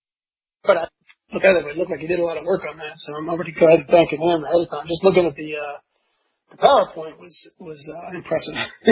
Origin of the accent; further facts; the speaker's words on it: Philadelphia, Pennsylvania, United States; I'm a Philadelphian, and we're very familiar with these people. I grew up around all this revolutionary stuff in Philadelphia.